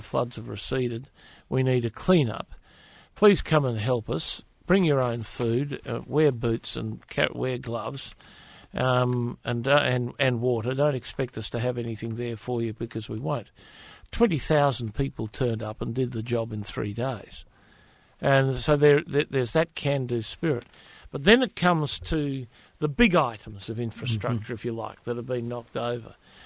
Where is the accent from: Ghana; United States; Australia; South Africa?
Australia; Western Australia; areas of my home state of Western Australia